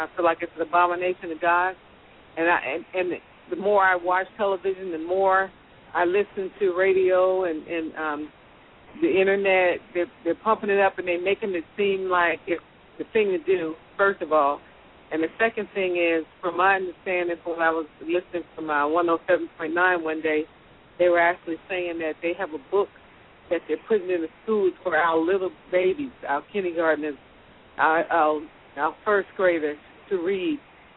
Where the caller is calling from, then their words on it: Corona, California, United States; I'm calling from Corona, California.